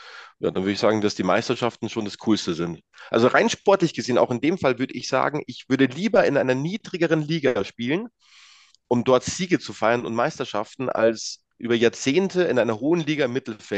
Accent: Edelshausen, Bavaria, Germany; so 500 Seelendorf, Edelshausen, meine Hut.

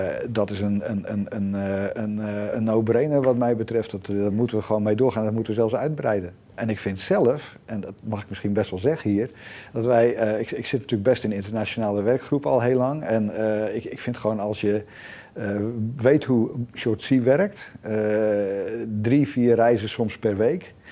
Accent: Netherlands; Maar het lost ze op, we zijn ook Nederlanders.

